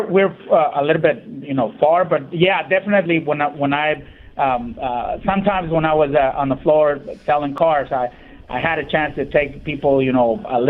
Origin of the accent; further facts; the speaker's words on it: Ensenada, Baja California, Mexico; I'm originally from Ensenada